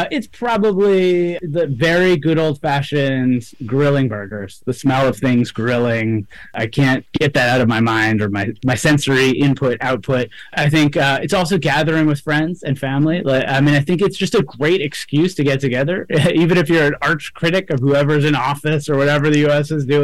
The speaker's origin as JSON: {"language": "English", "town": "New York City", "region": "New York", "country": "United States", "tie": "born or raised there", "said": "I think because I grew up in New York City, the fireworks are this huge spectacle"}